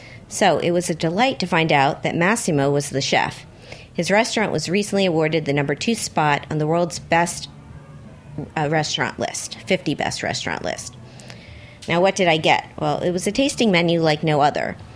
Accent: New York, United States; he heard I was from New York

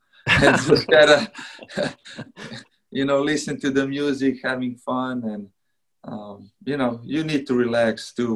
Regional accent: Slovenia; You know, I'm from Slovenia, it's only 2 million people

